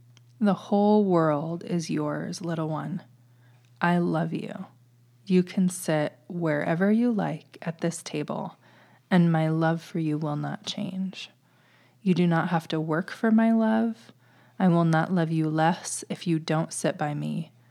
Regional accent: Nebraska, United States; because I'm from the Midwest, you know, so I have a little bit of that Nebraska in me.

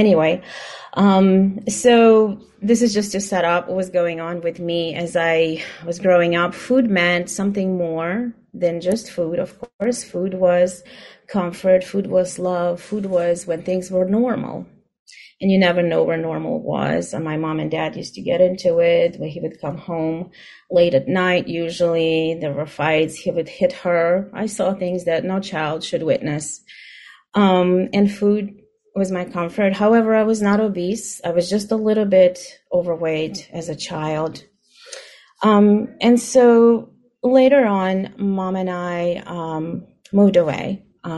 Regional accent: Ukraine; moved away as an adult; So I am from Ukraine originally. I was born in Ukraine. I came here when I was 18 years old.

